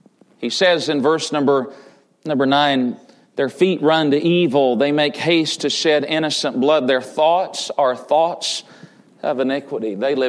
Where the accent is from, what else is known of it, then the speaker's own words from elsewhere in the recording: Tennessee, United States; Did I say that right? I'm from Tennessee. I sometimes mess things up. All deference to Southerners here this morning.